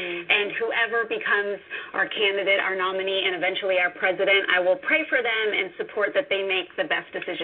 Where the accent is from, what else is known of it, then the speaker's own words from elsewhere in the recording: United States; I am not a political expert, but I'm an American, and I hold conservative values